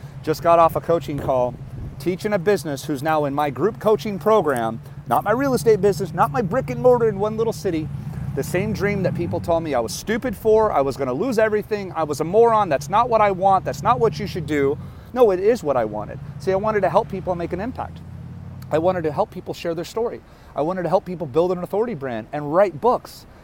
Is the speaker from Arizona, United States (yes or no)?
yes; Phoenix, Arizona, United States; I'm a kid from Phoenix, Arizona.